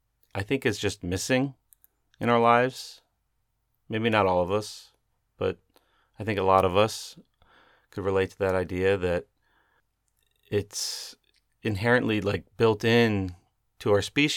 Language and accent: English; Maryland, United States; born there; I was born in 1977 in July on the 26th in Maryland.